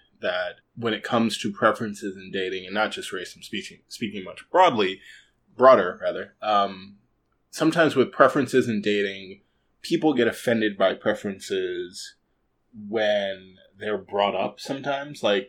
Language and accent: English; New York City, New York, United States; And I'd be like, I'm a New Yorker. It's like, where are you from? New York.